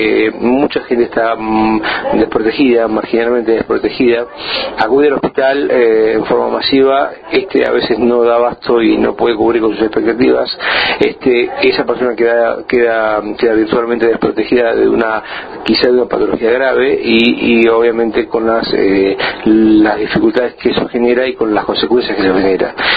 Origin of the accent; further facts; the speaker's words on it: Buenos Aires, Argentina; Yo vengo de Buenos Aires